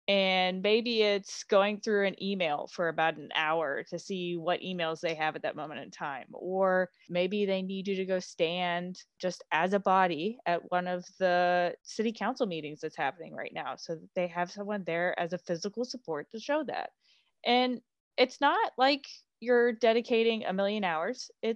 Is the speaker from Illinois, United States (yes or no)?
no; Rogersville, Tennessee, United States; like my hometown, Rogersville, Tennessee, which is, I think their population is like under 3,000.